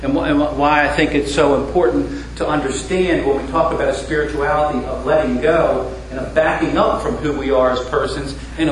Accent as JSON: {"language": "English", "town": "Baltimore", "region": "Maryland", "country": "United States", "tie": "born or raised there", "said": "probably because I grew up in Baltimore, which was at that point a very successful sports city."}